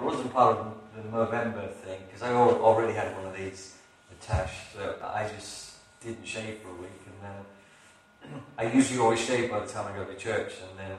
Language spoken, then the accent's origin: English; North East England, United Kingdom; and I'm from County Durham, and it's been like nearly 2 years since I was here last.